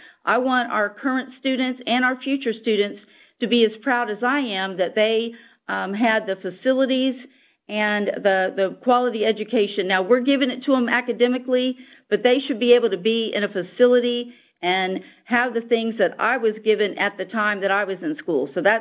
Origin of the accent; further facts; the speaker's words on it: Florida, United States; I'm very proud to say that I grew up in Okaloosa County